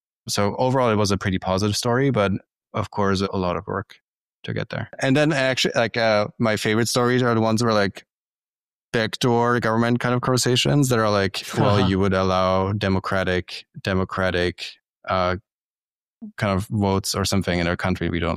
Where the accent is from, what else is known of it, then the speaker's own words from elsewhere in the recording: Germany; I'm originally from Germany.